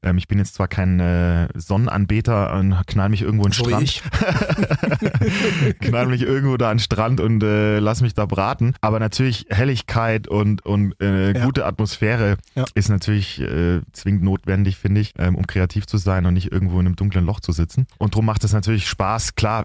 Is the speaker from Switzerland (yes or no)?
no; Belgium; now in Germany; Ja, ich komme aus Belgien, bin da geboren und aufgewachsen mit meinen Geschwistern, weil nämlich mein Vater an der deutschen Schule dort gelehrt hat damals.